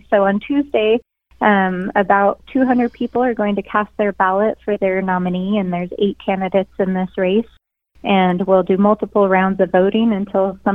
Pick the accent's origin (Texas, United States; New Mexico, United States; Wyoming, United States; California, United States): New Mexico, United States; And I was born and raised right here in New Mexico.